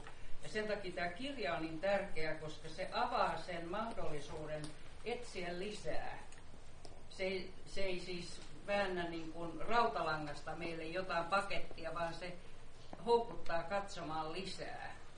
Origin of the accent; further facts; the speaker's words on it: Kuusankoski, Kymenlaakso, Finland; Mä kysyin sen takia, kun mä olen Kuusakoskelta.